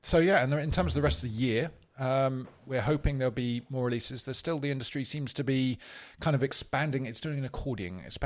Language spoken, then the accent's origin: English; United Kingdom; Yeah, we're British.